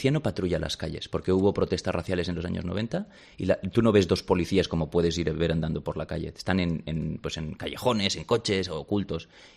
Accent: Valencian Community, Spain; vivo aquí en una zona céntrica en Washington y hace un par de años hubo un tiroteo enfrente de casa, pero un tiroteo, yo estaba asomado a la ventana y yo que soy valenciano

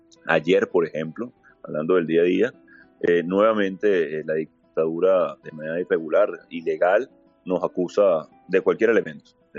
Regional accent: Venezuela; luchar como cualquier venezolano

